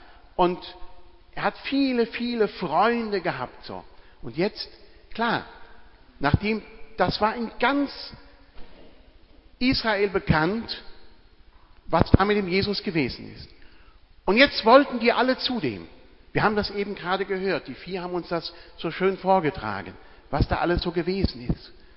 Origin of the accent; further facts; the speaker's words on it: Germany; Wir können gar nicht so jubeln wie die. Da sind wir Deutsche viel zu lahm.